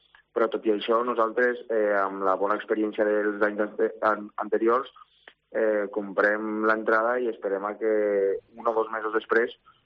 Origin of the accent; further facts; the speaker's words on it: Benicarló, Valencian Community, Spain; jo sóc de Benicarló i estic molt, molt a prop d'aquest gran festival.